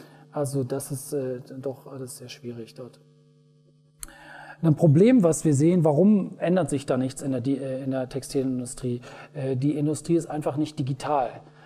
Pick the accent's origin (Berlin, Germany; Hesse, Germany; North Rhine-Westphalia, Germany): Berlin, Germany; Ursprünglich komme ich aus Berlin.